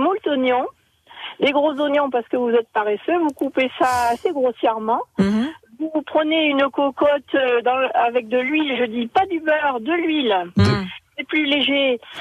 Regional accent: Nouvelle-Aquitaine, France; Alors que je suis de Dordogne et que je pratique habituellement la recette de citrouille multilégumes

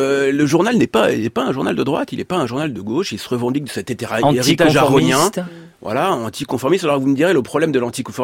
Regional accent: Togo; Je suis un peu togolais également, parce que j'ai grandi au Togo, et un peu parisien, un peu berrichon

